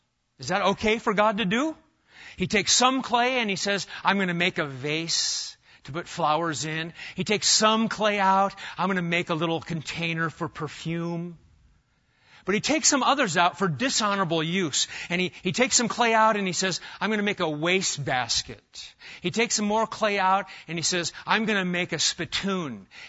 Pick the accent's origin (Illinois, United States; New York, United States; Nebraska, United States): Nebraska, United States; Omaha; I remember growing up in Omaha, Nebraska